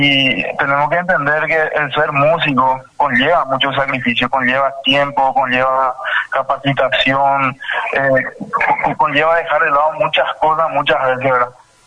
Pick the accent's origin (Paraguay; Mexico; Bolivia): Paraguay; es una riqueza nuestra como paraguayo que tenemos, ¿verdad?